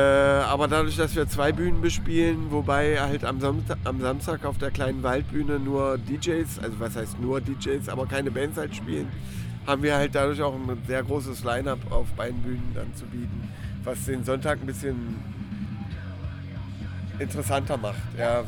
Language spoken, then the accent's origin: German; Schönebeck, Saxony-Anhalt, Germany; Schönebeck auch in meiner Heimatstadt.